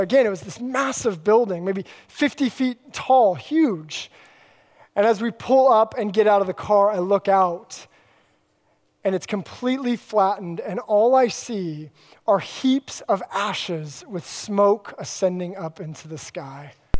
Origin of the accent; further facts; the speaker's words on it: Alaska, United States; Well, I grew up in Alaska and my dad was a cabinet maker.